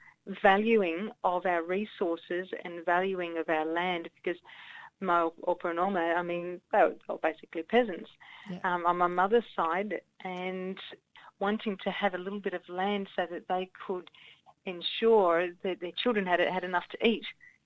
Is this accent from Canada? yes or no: no; Australia; especially because my husband is Dutch, and all of his parents and family are Dutch as well. So even though I'm Australian